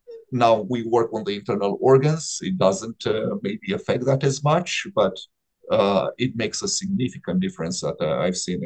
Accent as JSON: {"language": "English", "country": "Romania", "tie": "born or raised there", "said": "But, you know, I grew up in Romania and did my medical school in Romania."}